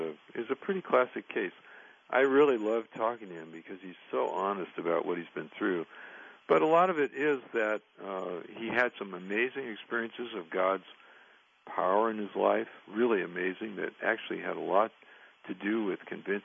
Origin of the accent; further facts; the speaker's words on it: Santa Rosa, California, United States; there's a sign that says Santa Rosa, 57 miles. That's my hometown, Santa Rosa. And every time I see that sign after a long trip, I just have this warm feeling I'm on my way home.